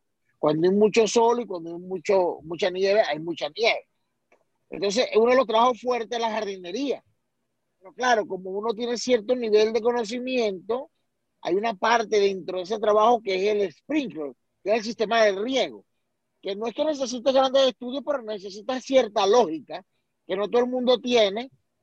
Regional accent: Portuguesa, Venezuela; born there; also born or lived in Valencia / Caracas / Maracaibo / Barquisimeto; yo nací en Acarí, Guaragua, en la ciudad de Gemela, el estado portuguesa, pero me fui a estudiar, estudié en Valencia, estudié en Caracas, en Maracaibo, y bueno, terminé haciendo vida en Barquisimeto.

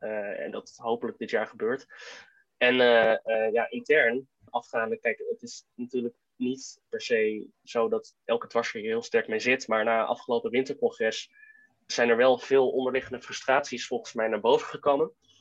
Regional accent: Zeist, Utrecht, Netherlands; now in Utrecht, Netherlands; ik ben 19, sinds enkele weken. Ik kom uit Utrecht, woon daar sinds een jaartje, ik kom uit Zeist.

